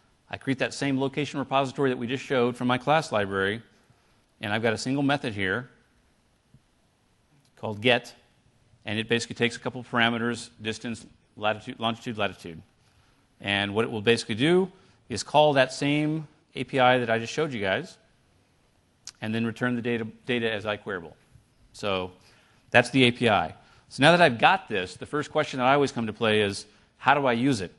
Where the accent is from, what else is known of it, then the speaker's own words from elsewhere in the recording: United States; And because I'm an American, I did some math here to convert the meters to miles.